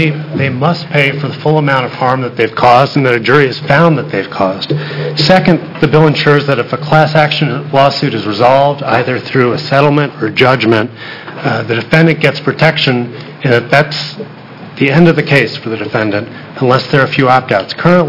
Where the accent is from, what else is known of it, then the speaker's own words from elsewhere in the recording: Portland, Oregon, United States; I'm from Portland, Oregon.